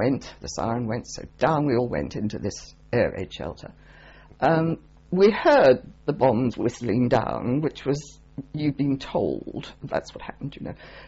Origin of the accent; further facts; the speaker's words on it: Birmingham, West Midlands, United Kingdom; Yes, I was born in Birmingham. Quite a while ago.